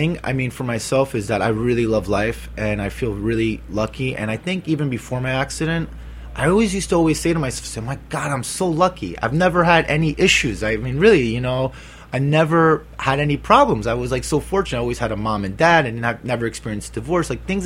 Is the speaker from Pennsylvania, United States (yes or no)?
no; New York, United States; I went to high school in the Bronx. I grew up in Hell's Kitchen, but for me, like, I love the Bronx.